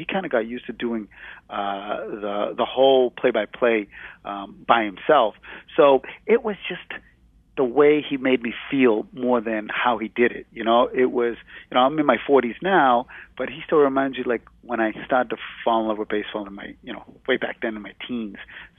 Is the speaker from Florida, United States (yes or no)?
no; Boston, Massachusetts, United States; Now, as a Yankee hater, you know, as a Bostonian Yankee hater